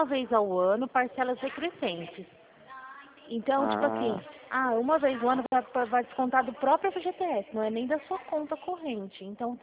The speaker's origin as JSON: {"language": "Portuguese", "region": "São Paulo", "country": "Brazil", "said": "Eu sou do interior de São Paulo."}